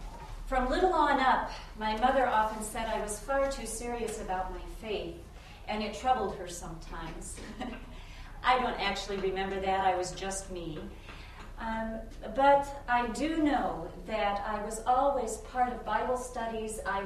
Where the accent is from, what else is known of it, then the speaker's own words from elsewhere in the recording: Milledgeville, Illinois, United States; I grew up in Milledgeville, Illinois, a small town in the northwest corner of Illinois.